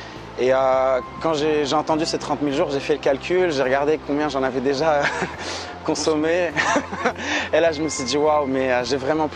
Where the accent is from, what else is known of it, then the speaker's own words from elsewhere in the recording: Morocco; moved away as an adult; je suis né, j'ai grandi au Maroc, j'ai passé 19 ans au Maroc, donc je connais parfaitement bien le sujet.